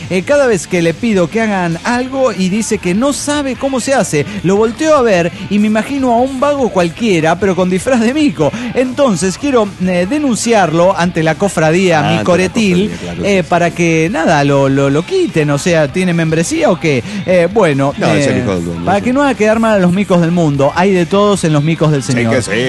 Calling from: Cabo San Lucas, Baja California Sur, Mexico; de Cabo San Lucas, México.

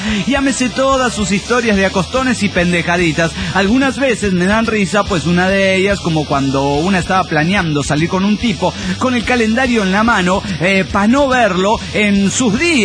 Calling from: Guadalajara, Jalisco, Mexico; de Guadalajara, Jalisco, México.

